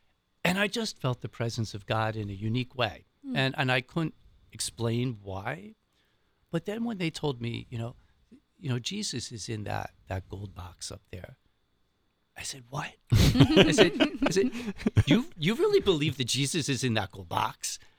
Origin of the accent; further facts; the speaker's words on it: Philadelphia, Pennsylvania, United States; accent: Philadelphia; Right outside of Philadelphia.